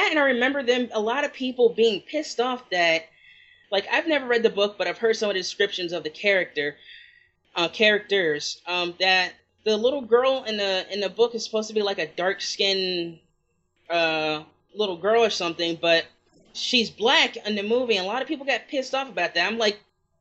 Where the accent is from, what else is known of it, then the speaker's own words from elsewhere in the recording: New York, United States; also born or lived in Georgia; Like, I'm originally from New York, so.